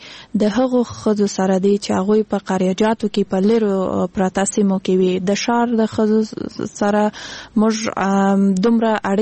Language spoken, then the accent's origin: Pashto; Kandahar, Afghanistan; now in Kabul, Afghanistan; زه خپل د کندهار د ولایت یم او ما تحصیل د حقوق په بخش کې کړی دی د امریکایانو پانتون کې دلته په کابل کې